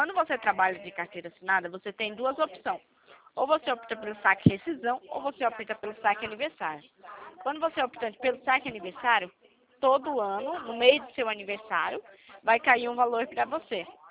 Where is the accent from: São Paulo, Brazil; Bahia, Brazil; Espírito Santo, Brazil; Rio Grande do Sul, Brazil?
São Paulo, Brazil; Eu sou de São Paulo